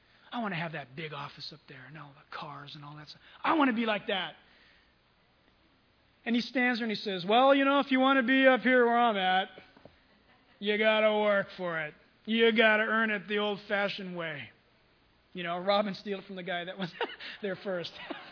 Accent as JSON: {"language": "English", "town": "San Diego", "region": "California", "country": "United States", "tie": "born there", "said": "I'm a Christian. I was born in San Diego."}